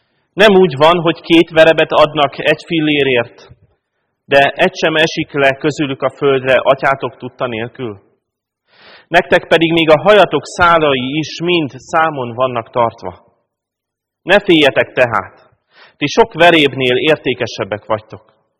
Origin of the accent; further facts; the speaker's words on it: Pápa, Veszprém County, Hungary; born there; Tegnap gyülekezeti kiránduláson jártunk Pápán, az én szülővárosomban